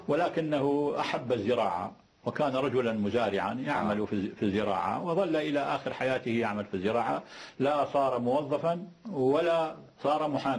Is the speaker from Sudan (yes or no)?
no; Adhamiyah, Baghdad Governorate, Iraq; ونحن من أهل العظمية، أهل العظمية أصلهم ليسوا من العبيد